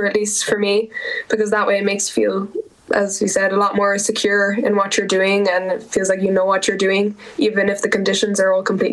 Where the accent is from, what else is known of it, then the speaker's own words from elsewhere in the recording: Lucerne, Switzerland; also born or lived in Wicklow, Ireland; that's where I was born, and I grew up in Wicklow until I was about 5 years old. And then my family moved with me to Switzerland, and I've been living in Switzerland near Luzerne ever since.